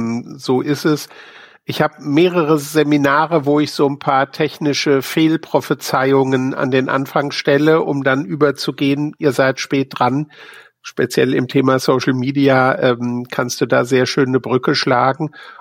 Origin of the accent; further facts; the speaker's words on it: Italy; first language Italian; German is a second language; aber ich bin Italienerin als Muttersprachlerin. Ich kann das im Deutschen nicht so gut.